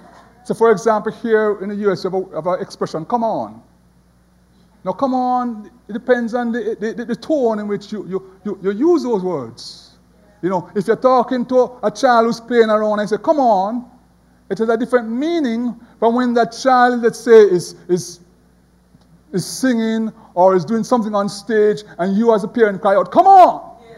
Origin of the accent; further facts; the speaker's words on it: Jamaica; moved away as an adult; now in United States; Of course, I was there from Jamaica